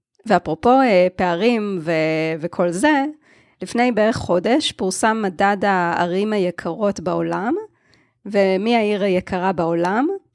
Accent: Jerusalem, Jerusalem District, Israel; אני ירושלמית לשעבר, וירושלים בעיניי יותר, לא יודעת, אולי פחות נוח לגור בה או משהו, אבל היא יותר יפה, היא יותר מסודרת.

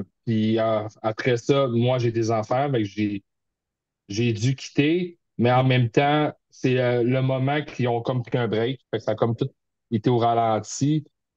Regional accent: Montreal, Quebec, Canada; Nous, on vient de Montréal.

